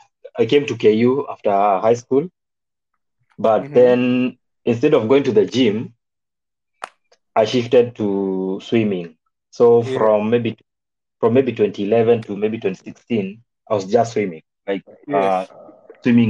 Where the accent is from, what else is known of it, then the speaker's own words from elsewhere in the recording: Nakuru County, Kenya; So I was born in Egerton University. Yes. Yeah, that's where I was born, and I went to primary and high school there.